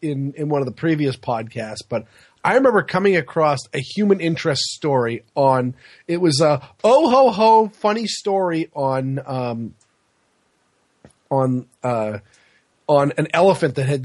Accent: Maine, United States; I'm from Maine. Moose, the big old swamp donkeys.

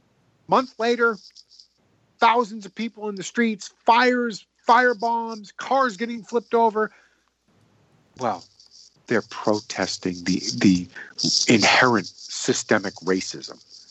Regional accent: Virginia, United States; You only have to look at my home state, Virginia, back in January.

